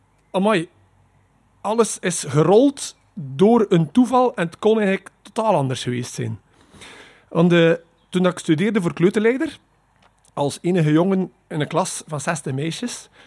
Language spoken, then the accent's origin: Dutch; Poperinge, Flanders, Belgium; Ik ben opgegroeid in Poperingen